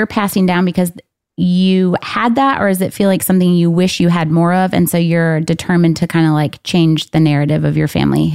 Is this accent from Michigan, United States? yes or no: yes; Michigan, United States; I think because we were raised in Michigan, we feel like we filled our quota.